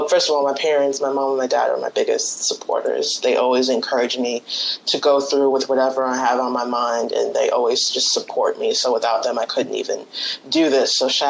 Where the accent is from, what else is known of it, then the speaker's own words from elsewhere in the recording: New York, United States; So I'm a native Long Islander, born and raised, and growing up on Long Island, I didn't really see too much media coverage on people who looked like me.